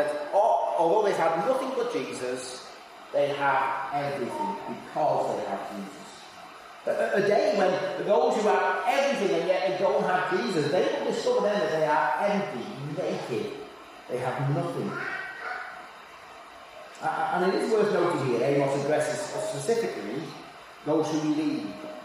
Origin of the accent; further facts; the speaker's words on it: Wales, United Kingdom; You know, growing up in Wales, easy to find people in Wales who think that Wales is the centre of the universe.